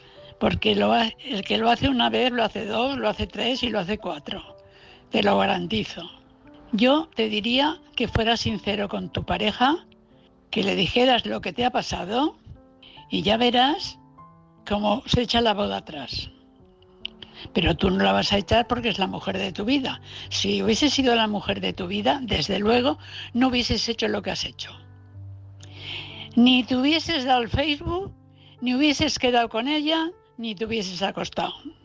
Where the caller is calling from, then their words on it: Valencia, Valencian Community, Spain; de Valencia.